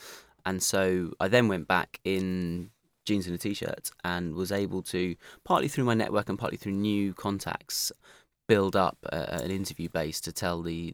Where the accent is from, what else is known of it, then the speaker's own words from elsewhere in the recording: United Kingdom; as British people